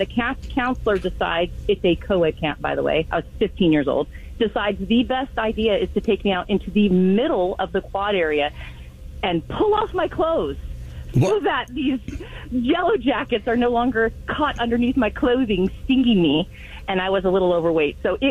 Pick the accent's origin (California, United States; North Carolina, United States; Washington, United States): California, United States; I'm from California, of course